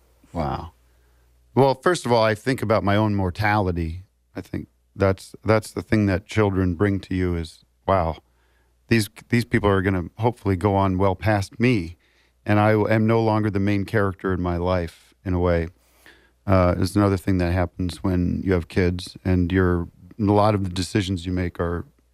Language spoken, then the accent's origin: English; East Coast, United States; And I'm from the East Coast. Summer nights in the East Coast are nothing better if it's not too hot.